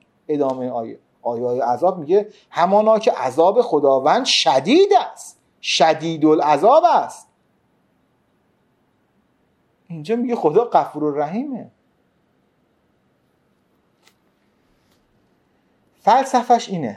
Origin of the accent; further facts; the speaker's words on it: Qom, Iran; همون دوره‌ای که من بچگیام قم بودم